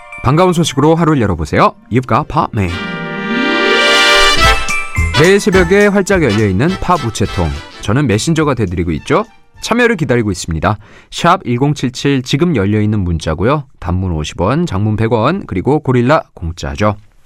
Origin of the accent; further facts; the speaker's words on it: Gangwon, South Korea; 저는 이제 강원도에서 나고 자랐기 때문에 별이 그러니까 별이 주는 어떤 낭만, 그런 느낌 이런 게 아주 생생한 편이에요.